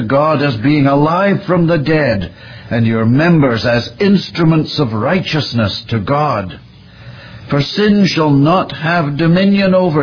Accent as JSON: {"language": "English", "country": "United Kingdom", "lives_now": "United States", "said": "became a citizen of these United States a couple of years ago, there was a sense in which I died to being a British subject, which, by the way, is what British citizens are called, because we have a monarchy."}